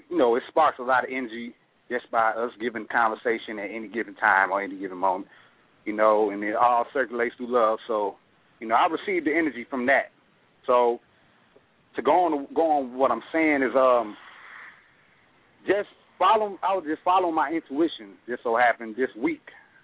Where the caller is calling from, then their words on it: Memphis, Tennessee, United States; I'm calling from Memphis, Tennessee. Shout out to everybody in Memphis, Tennessee.